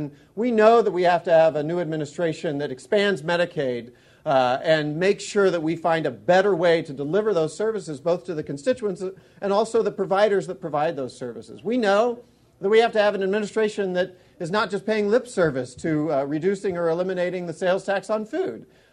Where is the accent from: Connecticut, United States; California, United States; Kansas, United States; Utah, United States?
Kansas, United States; But like any good Kansan, I started sort of probing with questions.